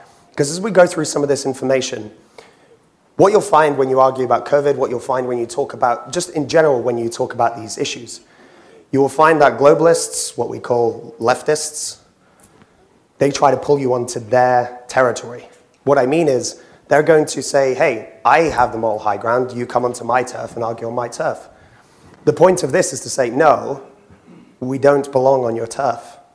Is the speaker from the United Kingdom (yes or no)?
yes; Wales, United Kingdom; first language Welsh; English is a second language; I come from a very working class background in England. My mother's from Scotland, my father's Irish. And I grew up in Wales, speaking Welsh, actually. I speak Welsh as a first language. And so my background is very working class. I grew up around a lot of farmers, grew up in rural Wales